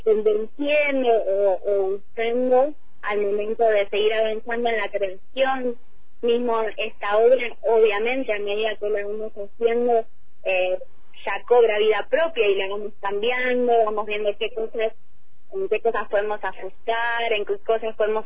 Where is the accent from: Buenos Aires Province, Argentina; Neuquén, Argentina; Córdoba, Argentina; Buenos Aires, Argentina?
Neuquén, Argentina; born there; yo nací en Neuquén, capital, y me fui a vivir hasta el sur.